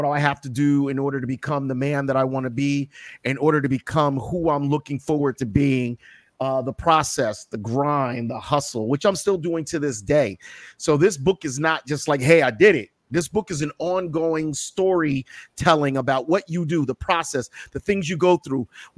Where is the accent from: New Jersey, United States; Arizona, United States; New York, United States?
New Jersey, United States; Scotch Plains; Born and raised in Scotch Plains, New Jersey. For any of you watching, big ups to Scotch Plains, New Jersey.